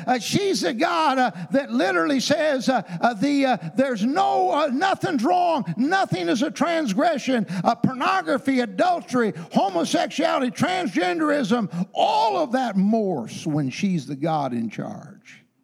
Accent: Lansing, Michigan, United States; because I grew up around Lansing for a few years when I was a kid

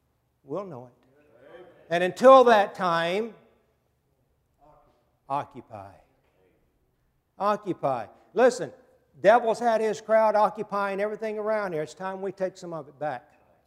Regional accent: Siler City, North Carolina, United States; I grew up over in Siler City in Liberty, North Carolina area. We had chair factories and hosiery mills.

